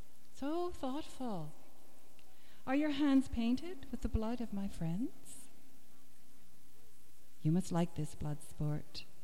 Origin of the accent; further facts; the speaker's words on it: West Coast, United States; And you can tell I'm from the West Coast, as well as other things.